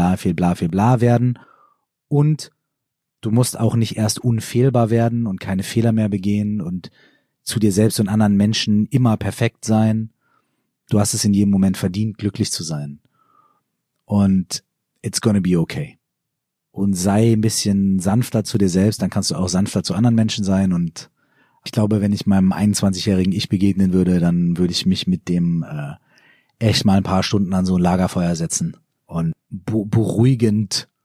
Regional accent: Minden, North Rhine-Westphalia, Germany; wir spielen in meiner Heimatstadt in Minden

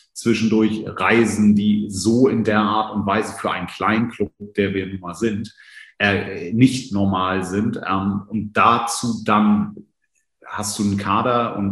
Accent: Northern Germany, Germany; born there; Habe auch ein paar Jahre in Süddeutschland verbracht, also zwar als gebürtiges Nordlicht, aber die Gepflogenheiten von Bayern sind mir durchaus noch bekannt

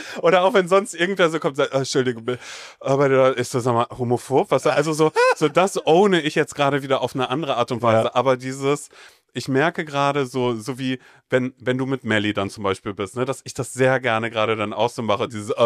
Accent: North Rhine-Westphalia, Germany; born there; ich komme ja aus Nordrhein-Westfalen, gebürtig

